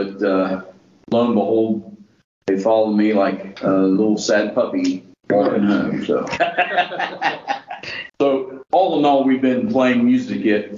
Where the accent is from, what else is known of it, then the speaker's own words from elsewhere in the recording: Logan, Ohio, United States; born there; now in Lancaster, United States; And I was born in Logan as well. The Haakon Hills, as most people from the outside would know it, and currently reside in Lancaster as well.